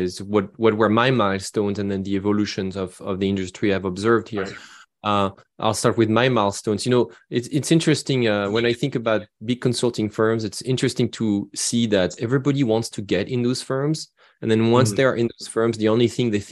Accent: France; Yeah, I started my career in Europe. I was raised and born and raised in France.

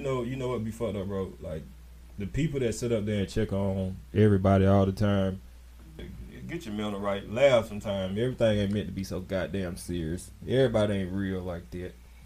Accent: Columbus, Ohio, United States; In Columbus, my hometown.

